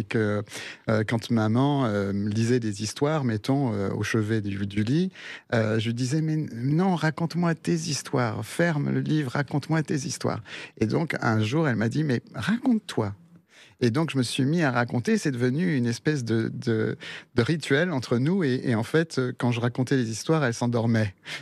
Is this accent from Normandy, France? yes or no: no; Mont-de-Marsan, Nouvelle-Aquitaine, France; also born or lived in Uruguay; c'est là où j'ai passé ma petite enfance. D'abord, on a vécu en Uruguay. Donc maman est sud-américaine et moi j'ai appris le français à l'école. Quand je suis revenu d'Uruguay, on m'appelait le petit espagnol à l'école.